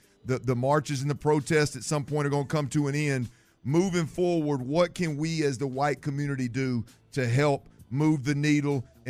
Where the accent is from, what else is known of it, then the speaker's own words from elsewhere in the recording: Baytown, Texas, United States; I'm a 42-year-old white man born and raised in Baytown, Texas.